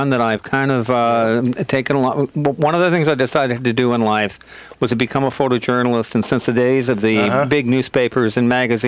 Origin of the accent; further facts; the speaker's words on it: St. Louis, Missouri, United States; I'm originally from St. Louis.